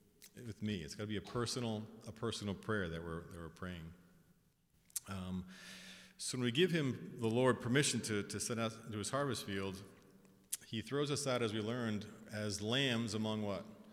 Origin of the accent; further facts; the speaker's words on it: United States; I think just being an American, you know, being an American is what?